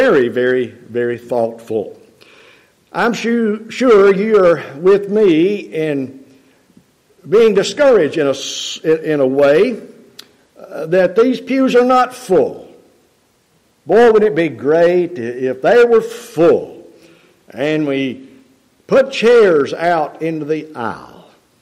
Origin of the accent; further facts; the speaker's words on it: Oregon, United States; "We're from Oregon. The state of Oregon."